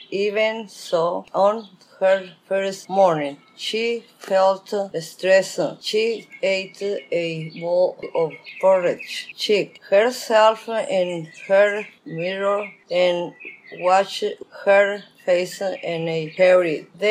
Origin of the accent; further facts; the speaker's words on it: Mexico; born or raised there; English is a second language